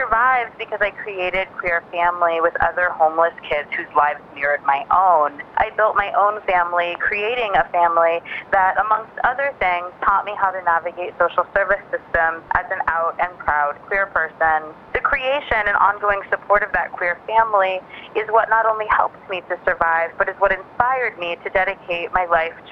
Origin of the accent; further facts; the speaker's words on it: Oregon, United States; now in Brooklyn, United States; I'm a queer author based in Brooklyn, New York. I grew up in Oregon